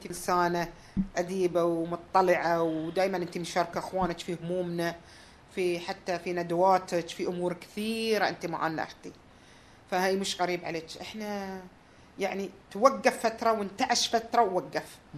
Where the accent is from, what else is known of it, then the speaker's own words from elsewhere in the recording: Qatar; لأن توقف العمل الدرامي أو الدراما بشكل عام يمكن 18 سنة عندنا في قطر